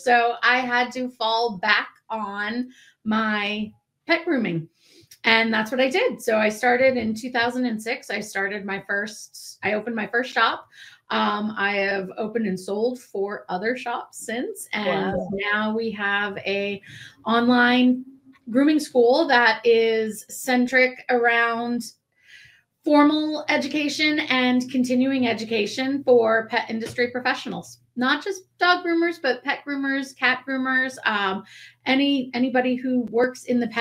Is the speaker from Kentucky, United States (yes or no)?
yes; Kentucky, United States; So I grew up in Kentucky and I rode horses and worked actually at Churchill Downs.